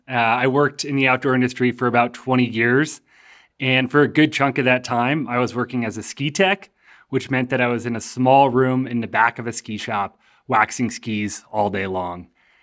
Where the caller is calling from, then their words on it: Carbondale, Colorado, United States; I'm calling in from Carbondale, Colorado